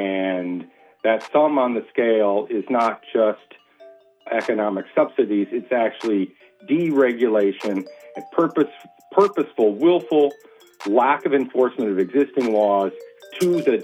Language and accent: English; New York, United States; I grew up in Western New York.